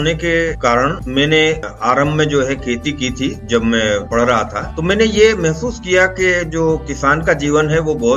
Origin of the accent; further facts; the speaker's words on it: Rampur, Uttar Pradesh, India; मैं एक कृषक परिवार से हूँ। मेरा गांव रामपुर है और वो हापुड़ के पास पड़ता है। मेरे पिताजी किसान थे और मैं वहीं से पढ़ता हुआ आगे जो है बढ़ा।